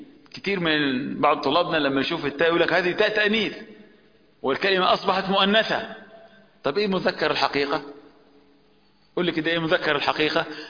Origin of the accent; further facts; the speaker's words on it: Upper Egypt, Egypt; عندنا في الصعيد الجماعة الصعيدة بيسموا العقارب دبيب